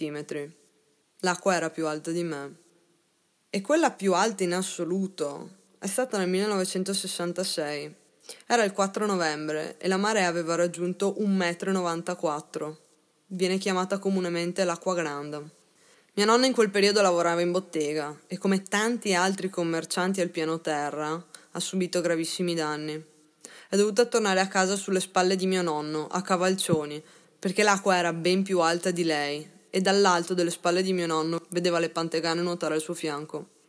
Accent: Venice, Veneto, Italy; Io studio all'Università di Verona, però sono nata e cresciuta a Venezia.

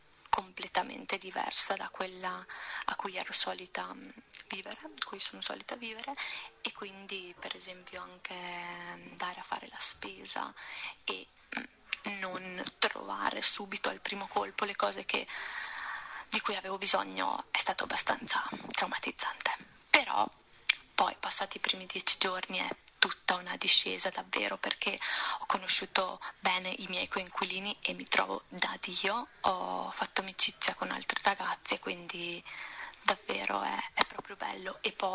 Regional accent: Rovereto, Trentino-Alto Adige, Italy; now in Salamanca, Spain; ho 24 anni e sono trentina, da Rovereto. Attualmente però mi trovo in Spagna, a Salamanca, una città tra Madrid e il confine con il Portogallo.

